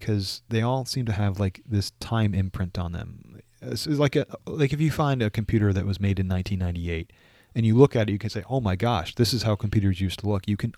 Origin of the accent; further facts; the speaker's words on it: United States; As an American, I don't think we're allowed to actually own precious metals for that.